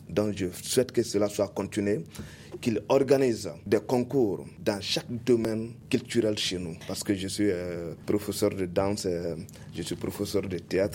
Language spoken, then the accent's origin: French; Makana, Mali; à mon village natal qui est aussi Makana